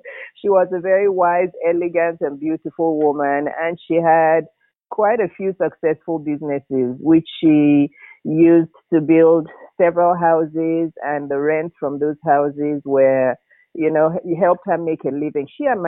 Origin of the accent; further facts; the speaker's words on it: Lagos, Nigeria; born there; I was born in Lagos, Nigeria, which is in West Africa.